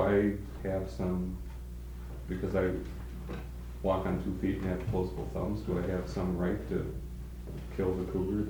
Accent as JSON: {"language": "English", "region": "Kansas", "country": "United States", "said": "I'm from Kansas."}